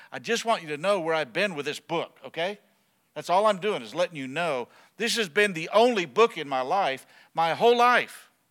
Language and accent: English; Wilmore, Kentucky, United States; And I grew up in Wilmore, Kentucky, which some of y'all know what that means and some of you don't.